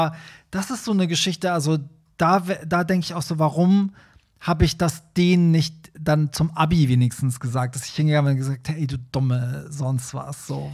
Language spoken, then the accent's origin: German; Iran; wo kommst du nochmal her? Und ich so, Iran.